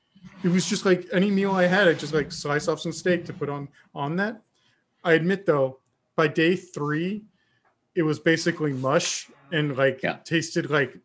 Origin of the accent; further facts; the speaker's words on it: Texas, United States; I'm a Texan. I need my meat.